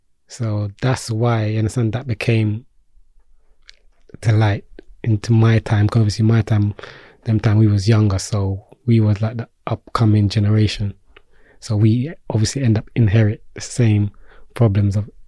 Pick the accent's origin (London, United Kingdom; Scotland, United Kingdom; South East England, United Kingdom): London, United Kingdom; Peckham; Some people say, yeah, Peckham boy, because I'm from Peckham.